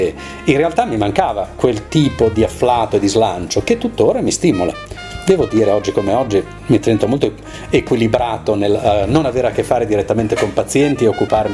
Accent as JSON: {"language": "Italian", "town": "Bologna", "region": "Emilia-Romagna", "country": "Italy", "tie": "born or raised there", "also_born_or_lived": "London / Rome", "moved": "as an adult", "lives_now": "Cagliari, Italy", "said": "sono nato e cresciuto a Bologna. A Bologna, come si suol dire, sono stato educato, ho fatto la scuola di medicina. Dopodiché, in tempi abbastanza brevi dopo la laurea, sono approdato a Londra per vari anni, da Londra a Roma e qui e infine qui a Cagliari."}